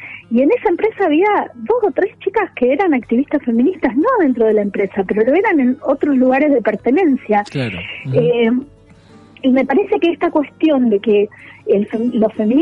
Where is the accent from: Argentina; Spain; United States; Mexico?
Argentina; Coronda, Santa Fe; born there; Coronda, que es el pueblo, que es una ciudad, pero bueno, tiene 20.000 habitantes, donde yo nací